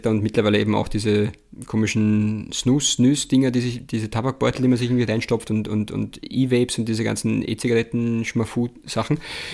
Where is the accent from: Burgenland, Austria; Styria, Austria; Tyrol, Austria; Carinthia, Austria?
Burgenland, Austria; Mattersburg; In Mattersburg, in meiner Heimatgemeinde, gab es, glaube ich, auf alle Fälle 3 Trafiken.